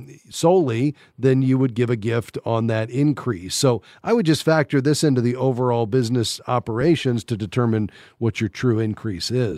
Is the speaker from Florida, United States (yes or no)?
yes; Fort Lauderdale, Florida, United States; Let's head to my hometown, Fort Lauderdale, Florida.